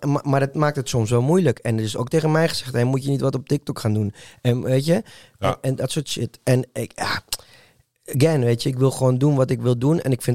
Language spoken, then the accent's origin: Dutch; Amsterdam, North Holland, Netherlands; also born or lived in Chile; Dus ik ben evenveel Chileen als dat ik Amsterdammer ben.